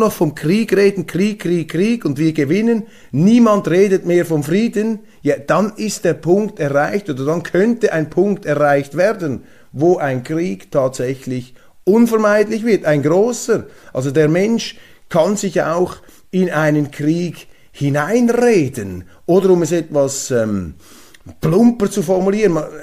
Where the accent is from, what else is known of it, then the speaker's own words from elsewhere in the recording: Zurich, Switzerland; Und ich bin ja Zürcher mit Migrationshintergrund. Das heißt, mein Vater stammt ursprünglich aus dem Kanton St. Gallen.